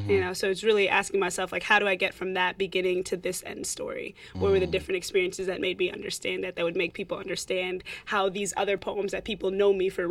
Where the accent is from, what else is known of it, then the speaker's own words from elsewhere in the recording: Kenya; now in United States; I'm from Kenya, but I've spent so much time here in America